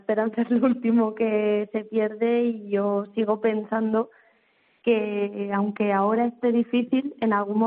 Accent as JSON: {"language": "Spanish", "town": "Ciruelos", "region": "Castile and León", "country": "Spain", "tie": "born or raised there", "said": "Y bueno, pues Ciruelos está a unos 50 minutos de Burgos capital"}